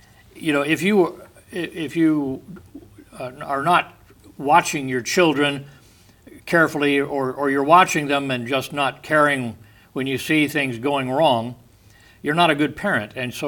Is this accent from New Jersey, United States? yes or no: no; Oxford, Indiana, United States; born there; My dad was ran a restaurant the time I was born in up in Oxford, Indiana, outside of Lafayette.